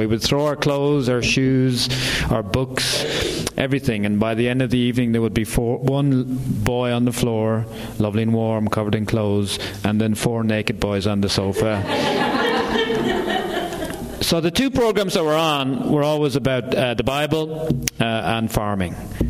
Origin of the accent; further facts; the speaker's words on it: Ireland; and I'm from Ireland, which is a small country across the sea